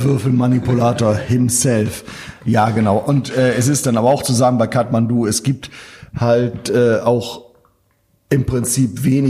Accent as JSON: {"language": "German", "region": "Northern Germany", "country": "Germany", "said": "Als Norddeutscher sagen wir mal das Wort Horizont."}